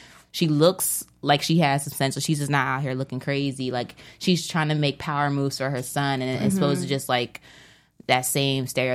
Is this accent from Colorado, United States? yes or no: no; New Jersey, United States; I don't know. I'm from New Jersey, so it sounded okay to me.